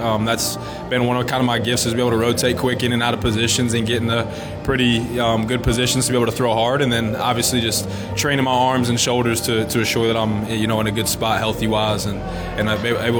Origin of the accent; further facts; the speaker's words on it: Ashburn, Virginia, United States; also born or lived in Leesburg; Yeah, I grew up in Northern Virginia, born in Leesburg, Virginia. Grew up in Ashburn, Virginia. Lived there for 18 years.